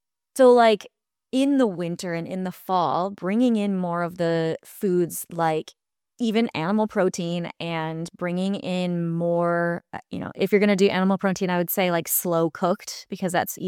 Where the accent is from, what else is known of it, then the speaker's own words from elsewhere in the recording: Michigan, United States; I'm from Michigan.